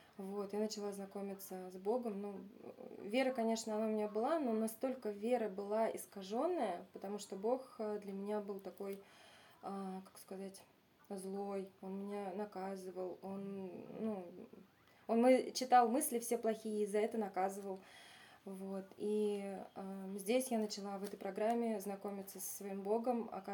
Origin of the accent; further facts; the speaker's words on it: Krasny Klyuch, Bashkortostan, Russia; Я уехала, получается, из Тиральтамака в свой Красный Ключ